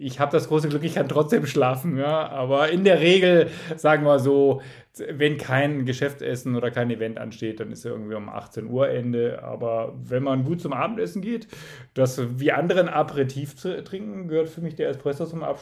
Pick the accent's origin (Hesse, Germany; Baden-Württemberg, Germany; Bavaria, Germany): Baden-Württemberg, Germany; Bei uns in Baden-Württemberg ist es so, die Ferien beginnen immer zu diesem Wochenende oder kurz danach.